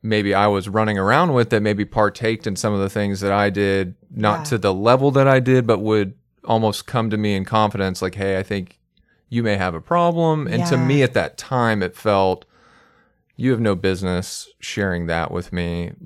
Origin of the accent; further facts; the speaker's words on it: Houston, Texas, United States; I'm from Houston. My wife and I live here, and we've got 2 little boys.